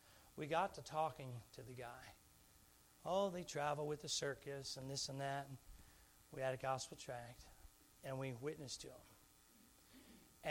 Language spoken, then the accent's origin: English; Philadelphia, Pennsylvania, United States; But I tell you this, I grew up in Philly.